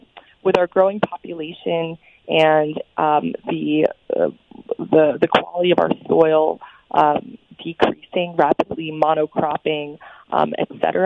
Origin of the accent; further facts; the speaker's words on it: New York, United States; here on the East Coast, I'm a New Yorker